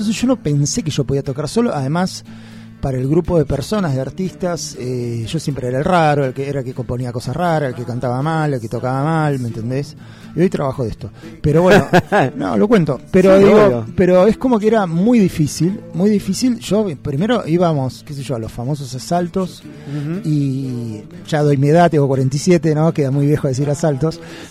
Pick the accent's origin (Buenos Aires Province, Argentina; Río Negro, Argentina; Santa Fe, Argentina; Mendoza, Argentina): Buenos Aires Province, Argentina; La Plata; Yo de Jamaica no soy, yo vivo acá, soy acá de La Plata.